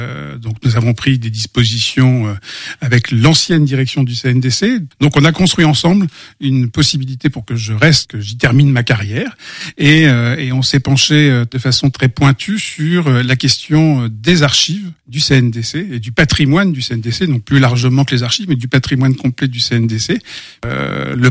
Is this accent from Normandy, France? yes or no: yes; Normandy, France; D'où je viens géographiquement, je suis normand d'origine. Après avoir passé donc quelques années en Normandie à préparer un diplôme qui me destinait à être musicien